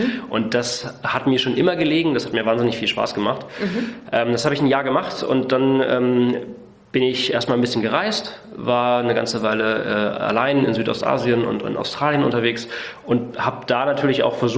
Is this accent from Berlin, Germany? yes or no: no; Saxony-Anhalt, Germany; Ich bin im Osten aufgewachsen, in Sachsen-Anhalt. Erst auf einer Militärbasis von der NVA, weil mein Vater war bei der NVA, war Major, das heißt Offizier